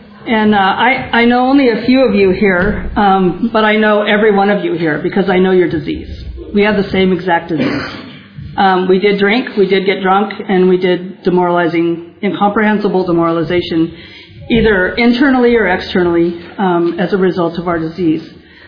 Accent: California, United States; I grew up in Orange County, and I grew up in a dysfunctional home.

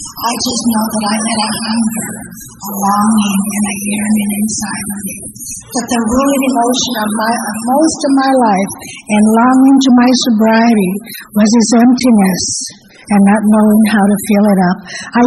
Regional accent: California, United States; I'm a Mexican. I know you can't tell that much, but I was born and raised in a little barrio in Orange

